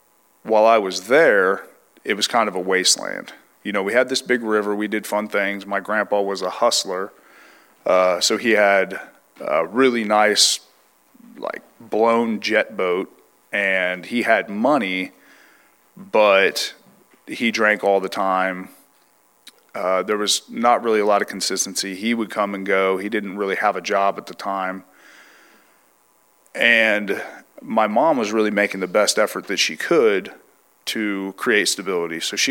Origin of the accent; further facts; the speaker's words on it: San Bernardino, California, United States; So originally, I'm from San Bernardino, California.